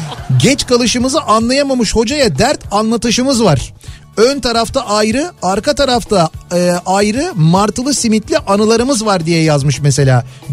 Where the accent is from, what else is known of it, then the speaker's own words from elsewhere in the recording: Istanbul, Turkey; doğma büyüme İstanbullu olan ben